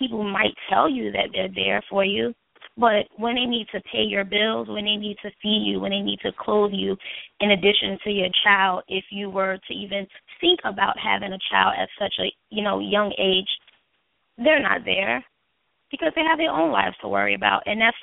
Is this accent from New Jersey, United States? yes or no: yes; Newark, New Jersey, United States; I am from Newark, New Jersey. I grew up in a single-parent home for the first 10 years of my life.